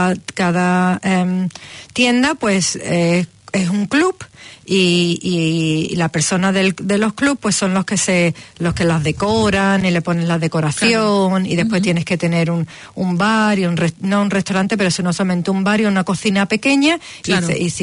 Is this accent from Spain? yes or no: yes; Seville, Andalusia, Spain; yo soy medio alemana, medio española, me crié en España, en la ciudad de Sevilla, que es la capital de Andalucía, la región de Andalucía de España, en el sur.